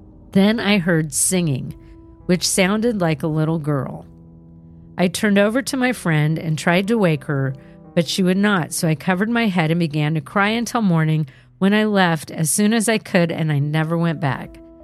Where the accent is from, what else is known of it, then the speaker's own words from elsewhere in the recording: Georgetown, South Carolina, United States; I grew up in Georgetown, South Carolina, which is a very old and haunted town.